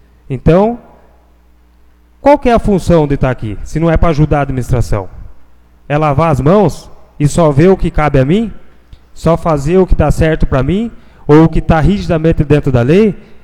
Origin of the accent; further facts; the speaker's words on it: Piedade, São Paulo, Brazil; Eu moro na Vila Moraes, nascido e criado na Vila Moraes, 31 anos ali dentro.